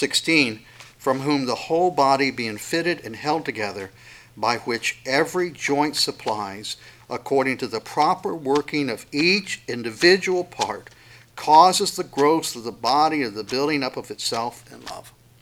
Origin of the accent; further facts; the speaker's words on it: West Virginia, United States; I'm from West Virginia, so...